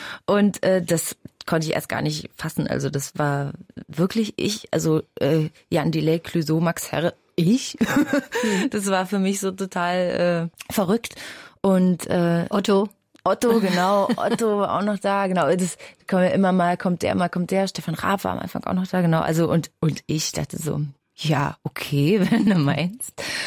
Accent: Berlin, Germany; Außerdem liebe ich Berlin, ich stehe auf meine Heimatstadt

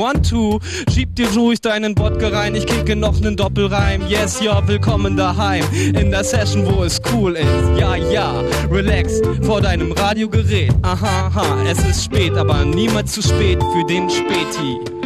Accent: Berlin, Germany; also born or lived in Schöneiche; Rand Berlin, aber dann schnell Berlin und jetzt Berlin.

